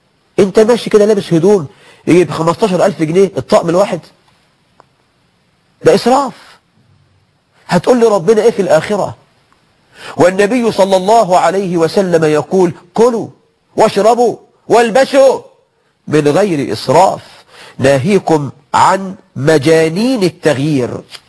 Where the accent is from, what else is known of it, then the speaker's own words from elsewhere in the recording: Egypt; عندنا في مصر